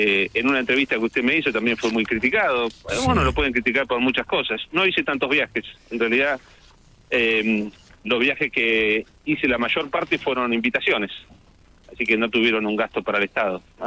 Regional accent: Neuquén, Argentina; Yo soy de Neuquén, mi esposa, mis 5 hijos están en Neuquén

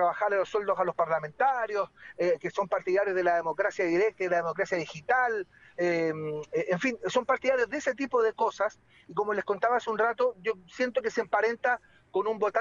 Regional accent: Chile; yo que soy chileno, que vivo acá

